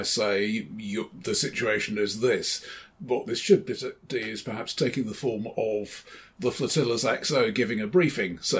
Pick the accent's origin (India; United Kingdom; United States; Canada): United Kingdom; but yeah, we are British, so nobody wants to be the person in charge.